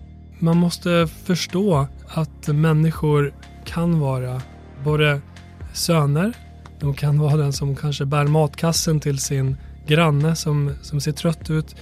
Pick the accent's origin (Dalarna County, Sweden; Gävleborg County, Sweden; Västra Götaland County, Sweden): Dalarna County, Sweden; Borlänge; now in Stockholm, Sweden; Jag är själv uppvuxen i Tjärnängar i Borlänge. Jag kom som liten 7-åring till Sverige och växte upp där.